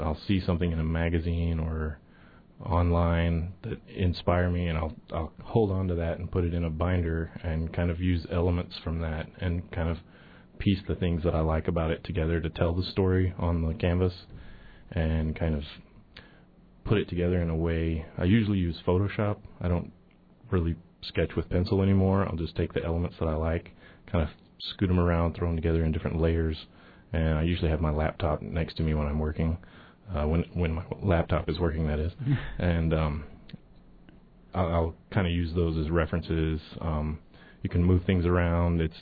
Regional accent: Texas, United States; I'm from Texas originally, so back when that was a frontier, a lot of those stories came down to me through my family

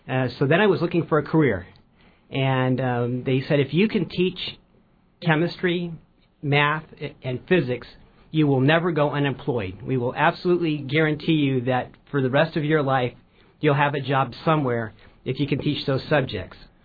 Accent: California, United States; The San Francisco Bay Area. I grew up an Oakland A's fan, and both a Raiders and a 49ers fan.

